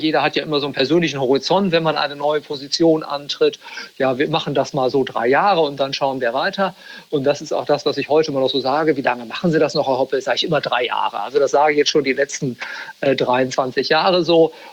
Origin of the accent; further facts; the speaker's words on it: Bremen, Germany; born there; also born or lived in Leeds; Ich bin gebürtiger Bremer, also aus Norddeutschland.